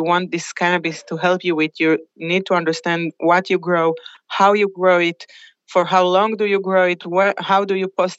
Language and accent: English; Israel; now in United Kingdom; I am from Israel, but I'm working in the UK with the group.